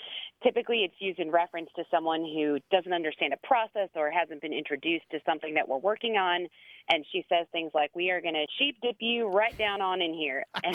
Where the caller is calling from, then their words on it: Cambridge, Wisconsin, United States; I am calling from Cambridge, Wisconsin.